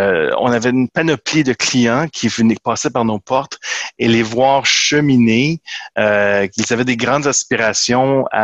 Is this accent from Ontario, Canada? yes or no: yes; Sudbury, Ontario, Canada; Je suis originaire de la région de Sudbury.